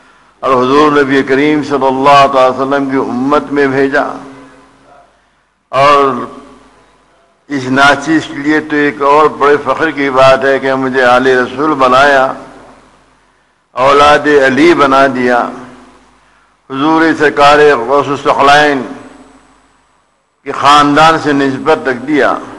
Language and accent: Urdu; Hyderabad, Telangana, India; born there; ابتدا جب میری شروع ہوئی تو حیدرآباد دکنز میں جب میں پیدا ہوا وہاں کے مشائخین نظام کے گھرانے میں میری جو ہے پیدائش ہوئی.